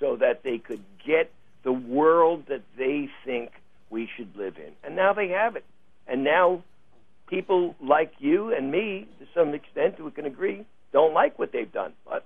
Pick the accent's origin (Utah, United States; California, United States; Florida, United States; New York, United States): New York, United States; Look, I'm a retired New York cop